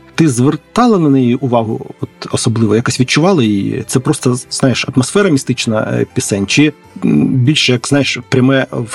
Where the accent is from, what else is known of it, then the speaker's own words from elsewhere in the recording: Sumy, Sumy Oblast, Ukraine; Схожі процеси відбувалися тоді і в моїх рідних Сумах. Я бував на канікулах у бабусі своєї, але я там не чув народних пісень.